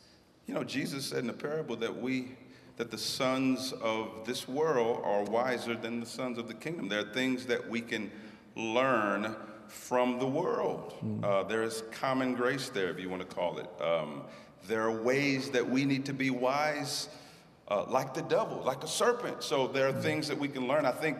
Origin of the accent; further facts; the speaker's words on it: East St. Louis, Illinois, United States; also born or lived in Houston; I grew up in East St. Louis, Illinois, the blackest city, probably statistically